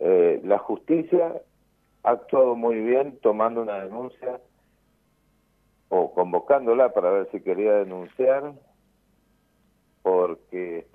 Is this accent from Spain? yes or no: no; Argentina; ¿Y cuánto invertimos como argentinos en ese ministerio?